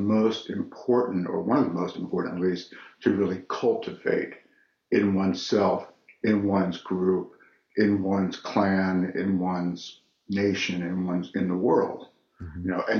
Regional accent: New Jersey, United States; now in San Francisco, United States; Yeah. I'm actually from New Jersey. And I know it's hard to tell because I don't really have an East Coast type of personality. I've been in California a long time.

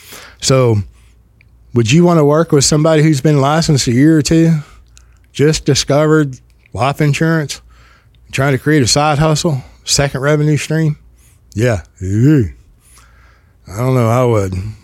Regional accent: Texas, United States; I'm from Texas. We're full of hospitality.

